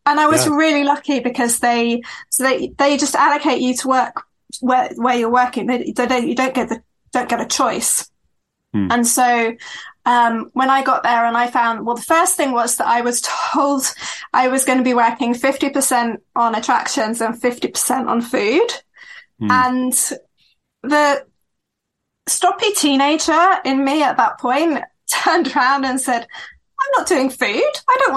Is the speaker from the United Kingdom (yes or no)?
yes; United Kingdom; accent: British; moved away as an adult; So I think that you can hear from my voice that I'm British. So I was born and raised there. And then came to Disneyland Paris to work in 1999. And yeah, so I worked there for 2 years.